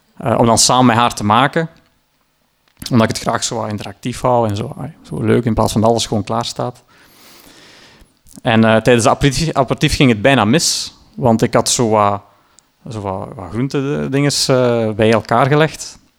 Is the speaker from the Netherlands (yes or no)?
no; Sint-Niklaas, Flanders, Belgium; born there; En de laatste date was in mijn geboortestad dan, Sint-Niklaas.